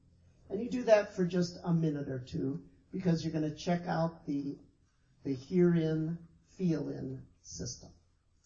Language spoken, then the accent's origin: English; Los Angeles, California, United States; because I grew up in Los Angeles, and half of Los Angeles is not born in America. They're Mexicans.